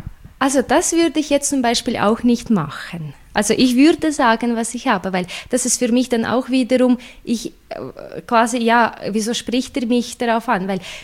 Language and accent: German; Russia; ich komme aus Russland und das ist die Situation mit der Barrierefreiheit, mit Zugänglichkeit und allem, ist eine ganz andere.